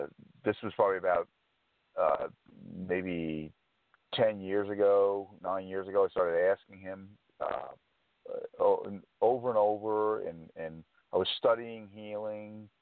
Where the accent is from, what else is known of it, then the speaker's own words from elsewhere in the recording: New Jersey, United States; I grew up in New Jersey, but I lived in many different places since that time period.